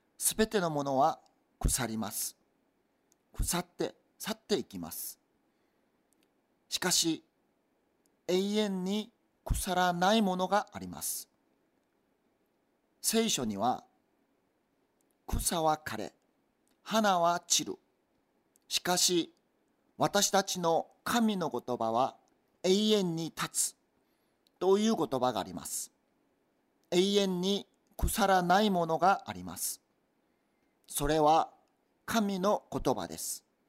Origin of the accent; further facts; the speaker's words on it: South Korea; Japanese is a second language; now in Japan; 私は韓国から来た宣教師です。